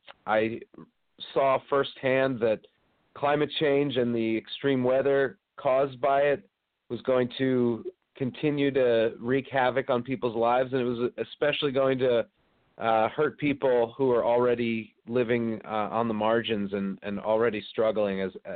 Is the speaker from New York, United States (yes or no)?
no; Philadelphia, Pennsylvania, United States; now in New Jersey, United States; I was born in Philadelphia, grew up in the suburbs of Philly. I live in New Jersey now, and I'm a farmer.